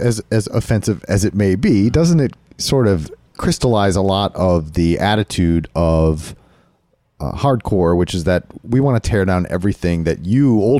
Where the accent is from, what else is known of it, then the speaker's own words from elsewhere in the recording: Toledo, Ohio, United States; I grew up in Toledo, Ohio, as I mentioned, South Toledo, which is adjacent to a suburb.